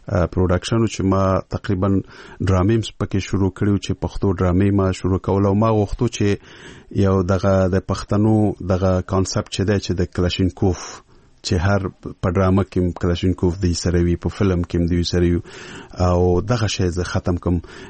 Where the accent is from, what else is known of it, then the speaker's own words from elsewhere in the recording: Peshawar, Khyber Pakhtunkhwa, Pakistan; خو زه ورکوټه په پېښور کې لوی شوی یم